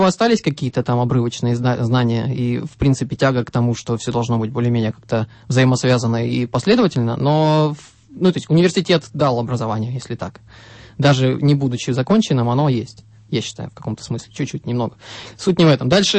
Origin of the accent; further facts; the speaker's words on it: Zeya, Amur Oblast, Russia; also born or lived in Ufa; now in Novosibirsk, Russia; Родился я под Уфой где-то, да, потом учился в детском саду и учился в садике в обычной школе на Дальнем Востоке, потом приехал в Новосибирск.